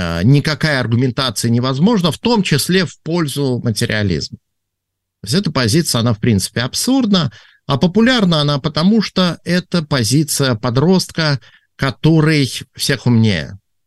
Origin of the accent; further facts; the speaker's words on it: Severomorsk, Murmansk Oblast, Russia; я родился и вырос в Североморске, там у моих родителей были северные надбавки